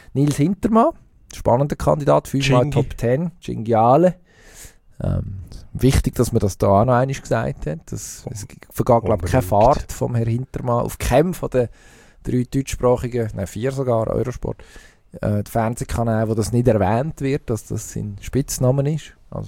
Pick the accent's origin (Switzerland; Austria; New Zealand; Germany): Switzerland; warum als sie bei uns in der Schweiz die Experten häufig auch Schweizerdeutsch reden